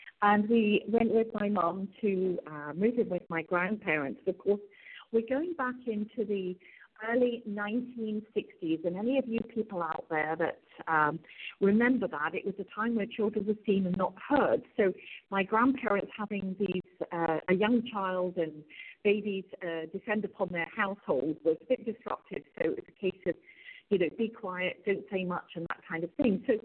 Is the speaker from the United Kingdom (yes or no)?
yes; United Kingdom; now in Canada; Originally, I'm from the UK, United Kingdom. I currently resident of Canada. Although while I'm speaking to you at this moment, I'm actually in Mexico.